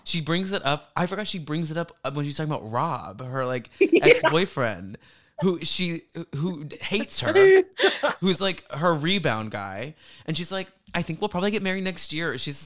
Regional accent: Dallas, Texas, United States; So we grew up in Dallas.

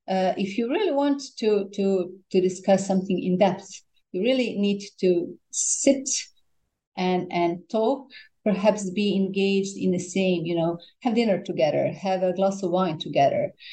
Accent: Dubrovnik, Dubrovnik-Neretva County, Croatia; English is a second language; When I finished my studies, I came back to my hometown. Dubrovnik is my hometown

